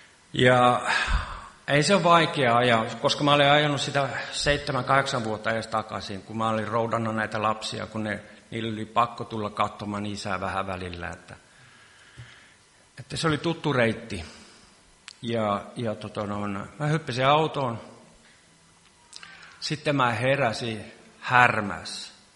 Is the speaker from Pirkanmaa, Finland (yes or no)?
no; Kolppi, Ostrobothnia, Finland; born there; Mä synnyin tuossa Kolpissa. Ja äidin on kaustiselta kotoa ja isä on Kolpista.